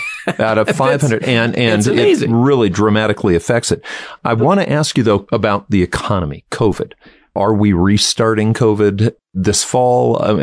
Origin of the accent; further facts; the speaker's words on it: United States; that's an embarrassment to me as an American